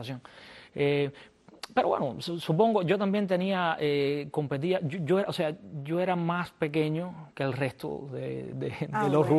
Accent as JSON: {"language": "Spanish", "town": "Santa Clara", "region": "Villa Clara", "country": "Cuba", "said": "Había terminado tercero, yo soy de Santa Clara."}